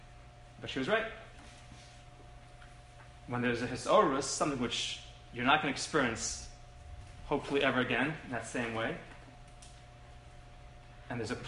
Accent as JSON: {"language": "English", "town": "Toronto", "region": "Ontario", "country": "Canada", "tie": "born or raised there", "said": "For years, growing up, one of the greatest treats we had growing up in Toronto was leaving Toronto."}